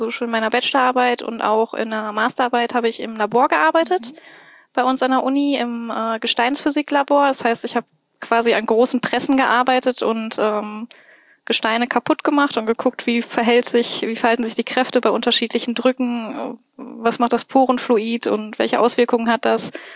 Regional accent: Bochum, North Rhine-Westphalia, Germany; Ursprünglich komme ich aus Bochum.

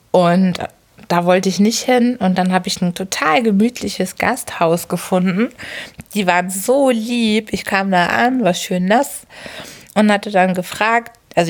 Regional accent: Hamburg, Germany; als Hamburgerin

